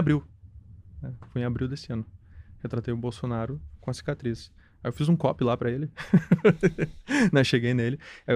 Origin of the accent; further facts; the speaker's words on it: Porto Alegre, Rio Grande do Sul, Brazil; born there; also born or lived in Barreiras; nasci em Porto Alegre, mas morei lá.